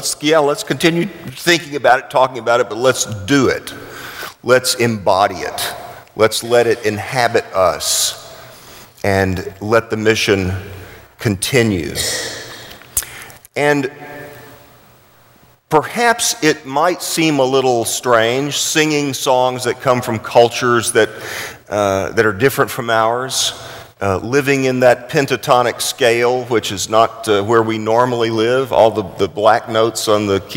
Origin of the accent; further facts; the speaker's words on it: Houston, Texas, United States; I grew up in Houston, so it always feels like home to me when that happens.